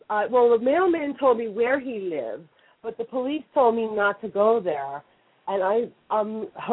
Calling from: Pennsylvania, United States; I'm calling from Pennsylvania.

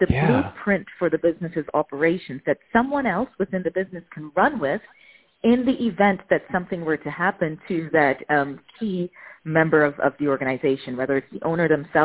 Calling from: Amsterdam, North Holland, Netherlands; I am calling from Amsterdam in the Netherlands.

